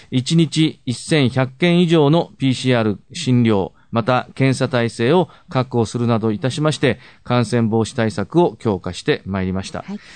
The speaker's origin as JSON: {"language": "Japanese", "town": "Utsunomiya", "region": "Tochigi", "country": "Japan", "tie": "born or raised there", "said": "私はこの生まれ育った宇都宮市を100年先も持続的に発展し"}